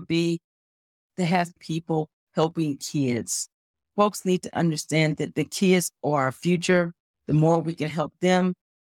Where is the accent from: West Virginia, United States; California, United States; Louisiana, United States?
Louisiana, United States; I would love to go back to my hometown of Louisiana and help rebuild. the area where we lived.